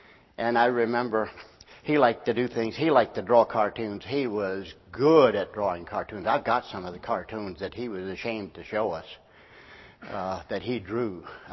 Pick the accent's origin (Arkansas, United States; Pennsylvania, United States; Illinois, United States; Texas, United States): Arkansas, United States; I grew up in Arkansas in a very rural place.